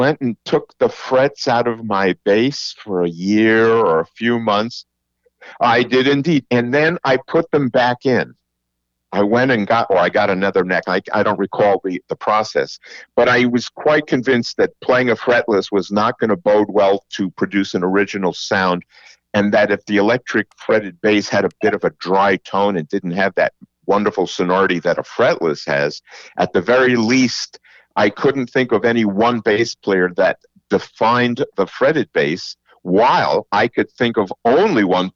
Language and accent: English; Long Island, New York, United States; You know, when you're a Jewish kid in Long Island and, you know, New York